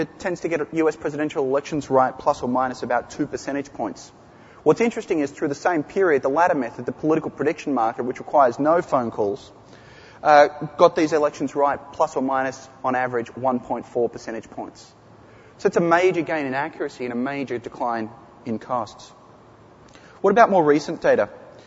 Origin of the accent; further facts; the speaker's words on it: Australia; Hey, I'm from Australia. You guys can bag me easily.